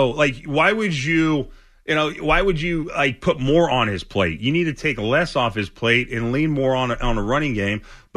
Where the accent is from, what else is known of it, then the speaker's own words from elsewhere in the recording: Houston, Texas, United States; I grew up in Houston, and I grew up going to the Oilers games with my dad.